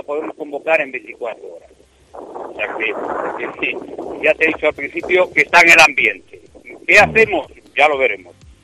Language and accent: Spanish; Castile and León, Spain; que somos castellanos y leoneses todos